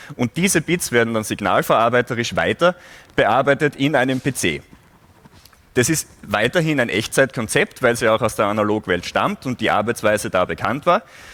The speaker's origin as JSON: {"language": "German", "region": "Styria", "country": "Austria", "accent": "Styrian", "said": "Sollte entlang des Vortrags mein ausgeprägter steirischer Akzent überhand nehmen, bitte sagt es mal, ich bemühe mich, dass ich Deutsch rede."}